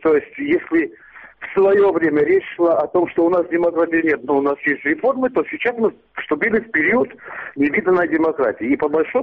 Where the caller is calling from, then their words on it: Tbilisi, Georgia; Я только тоже из Тбилиси.